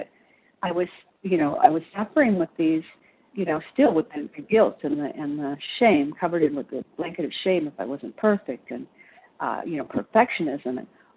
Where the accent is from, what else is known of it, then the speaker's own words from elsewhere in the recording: Illinois, United States; Oh, thank you. I'm from Illinois.